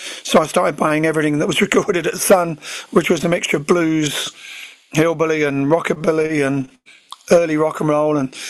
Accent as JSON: {"language": "English", "region": "East of England", "country": "United Kingdom", "said": "We're from Essex, so it was early, you know."}